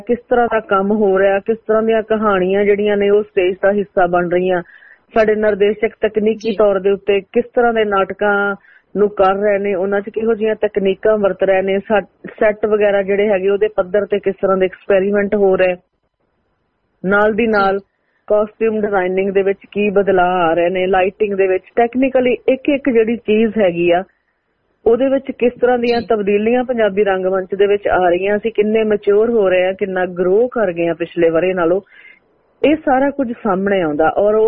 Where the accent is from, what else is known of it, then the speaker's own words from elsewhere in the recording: Chicha, Punjab, India; also born or lived in Ferozepur; ਮੇਰਾ ਜਨਮ ਜਿਹੜਾ ਹੈਗਾ ਉਹ ਫਿਰੋਜ਼ਪੁਰ ਕੈਂਟ ਦੇ ਵਿੱਚ ਹੋਇਆ, ਕਿਉਂਕਿ ਮੇਰੇ ਪਾਪਾ ਆਰਮੀ ਚ ਸੀਗੇ, ਬਟ ਜੰਮਣ ਤੋਂ ਤਾਂ ਫਿਰੋਜ਼ਪੁਰ ਦੀ ਧਰਤੀ ਦੀ ਸੀਗੀ, ਪਰ ਜਿਹੜਾ ਸਾਡਾ ਵੈਸੇ ਪਿੰਡ ਹੈਗਾ